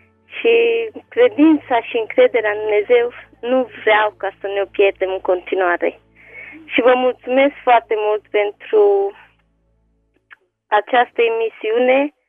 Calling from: Pitești, Argeș, Romania; de la Pitești.

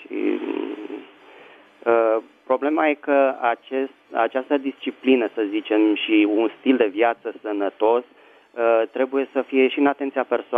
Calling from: Bucharest, Romania; din București.

